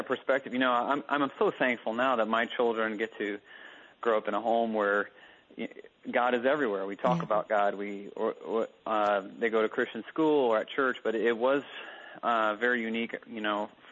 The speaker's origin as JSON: {"language": "English", "region": "Connecticut", "country": "United States", "said": "My family, I'm from Connecticut. So in the Northeast, and we never set foot in a church for any reason."}